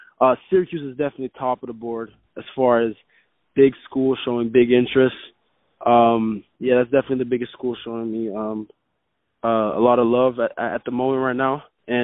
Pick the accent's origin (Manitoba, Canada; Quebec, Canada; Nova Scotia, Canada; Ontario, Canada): Quebec, Canada; Montreal; it's my first spring ball where I come in with a name because I'm from Montreal originally.